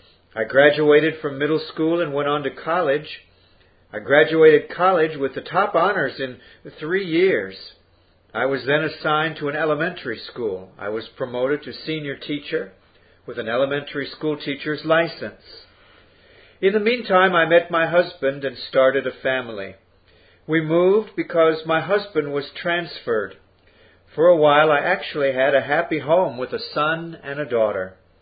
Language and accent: English; North Korea; I was born as the youngest daughter in beautiful North Korea. My hometown was in a lovely setting.